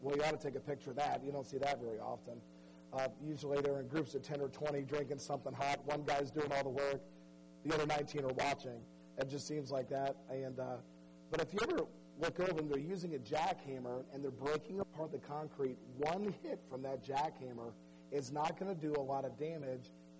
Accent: Georgia, United States; Listen, I grew up in Georgia. We always tease people from Alabama.

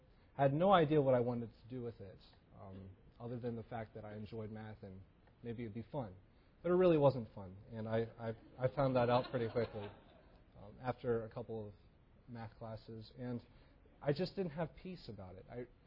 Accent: Frederick, Maryland, United States; For most of my life, almost all of it, I grew up in Frederick, Maryland, and that is my home.

